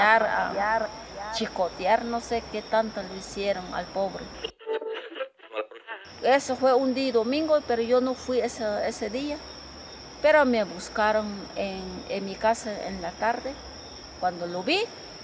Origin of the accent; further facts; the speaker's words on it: Huehuetenango, Guatemala; first language Mam; Spanish is a second language; Yo tengo mi idioma, mi propio idioma. Yo hablo Mam. Yo soy origen de Huehuetenango. Yo tengo mi traje típica, pero ya mis hijas ahorita ni pueden hablar mi idioma.